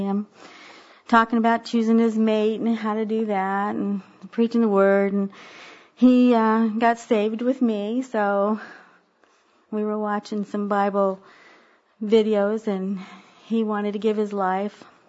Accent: Texas, United States; You know, my mom's from Texas. I'm from Texas.

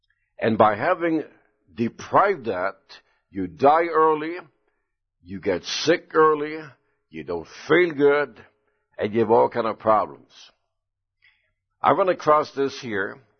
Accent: Punjab, India; at India-Pakistan border in the Punjab state. And the main borderline is just 15 miles away from my hometown. That is known as Dera border section.

